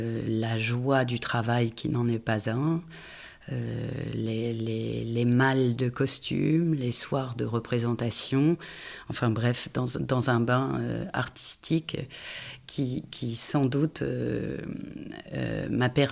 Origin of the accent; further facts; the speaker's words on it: Nantes, Pays de la Loire, France; de Nantes, où mon grand-père était lui-même ténor et ma grand-mère pianiste répétitrice